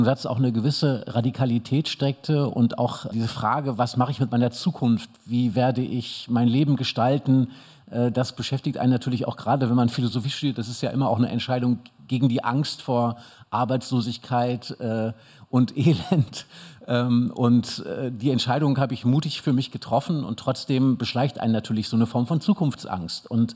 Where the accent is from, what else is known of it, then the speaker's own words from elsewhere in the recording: Germany; Es war eine Zeit, wo man, wenn man als Deutscher irgendwo ins englischsprachige Ausland kam, immer noch so ein bisschen sofort mit den Nazi-Klischees konfrontiert wurde